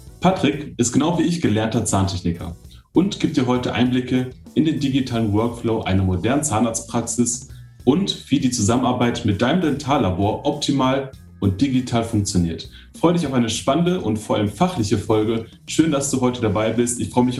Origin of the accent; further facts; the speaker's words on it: North Rhine-Westphalia, Germany; ist sein berufliches Reisegebiet meine alte Heimat, das Ruhrgebiet